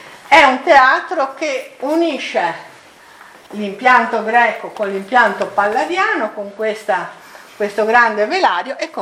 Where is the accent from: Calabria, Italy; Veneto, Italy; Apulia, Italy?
Veneto, Italy; Venice; noi che siamo veneziani e siamo orgogliosi di esserlo, veneziani città metropolitana